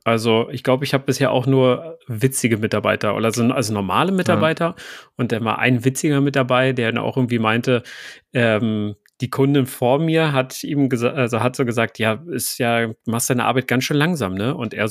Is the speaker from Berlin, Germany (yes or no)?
yes; Berlin, Germany; Also ich komme aus dem Osten von Berlin, also Biesdorf, das ist Marzahn-Hellersdorf, so die südliche Ecke davon.